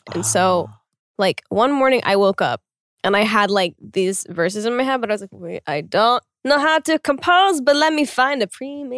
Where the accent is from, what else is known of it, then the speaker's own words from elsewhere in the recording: Oklahoma, United States; I think it's Greenwood, Oklahoma. I don't know, but I was like… That place is like 4 hours away from my hometown. Oh. I was like, this is happening in my good state.